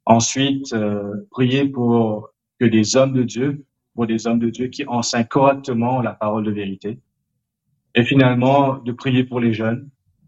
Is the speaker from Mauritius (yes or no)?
yes; Mauritius; je pense que en tant que Mauricien, c'est vrai qu'on a beaucoup d'aide